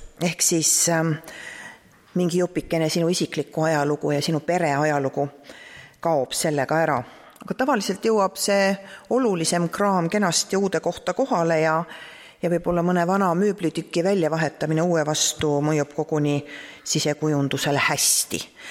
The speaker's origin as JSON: {"language": "Estonian", "town": "Tartu", "region": "Tartu County", "country": "Estonia", "tie": "born or raised there", "also_born_or_lived": "Tõrva / Otepää / Elva / Vaeküla", "said": "kolmandasse klassi tulin ma Tartusse"}